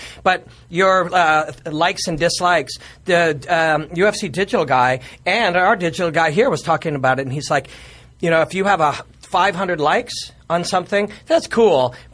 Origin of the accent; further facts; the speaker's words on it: Winnipeg, Manitoba, Canada; I'm from Winnipeg, same part of the northern, southern part of the same.